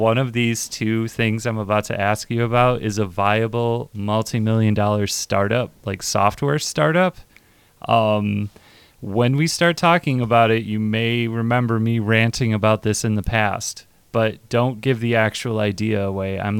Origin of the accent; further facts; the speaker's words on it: Michigan, United States; I mean, I'm from Michigan, so Springfield, Illinois is very familiar to me.